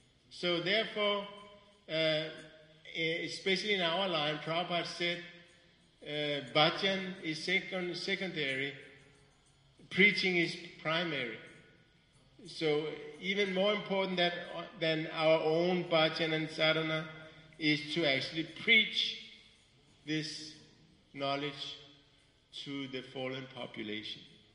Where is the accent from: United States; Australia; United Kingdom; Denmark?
Denmark; Copenhagen, Capital Region of Denmark; I'm from Copenhagen, it used to be when I went back to Copenhagen